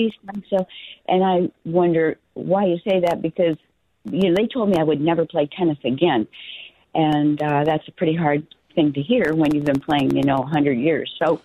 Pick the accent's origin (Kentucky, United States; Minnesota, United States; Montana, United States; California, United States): California, United States; Palm Springs; Palm Springs.